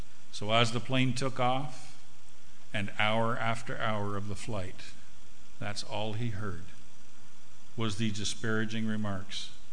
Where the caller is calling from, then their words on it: Canada; I'm calling from Canada." He said, I thought that it sounded like a Canadian accent.